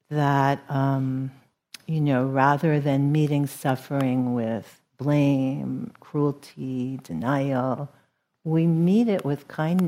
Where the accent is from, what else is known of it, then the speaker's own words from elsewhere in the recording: New York, United States; I grew up in New York.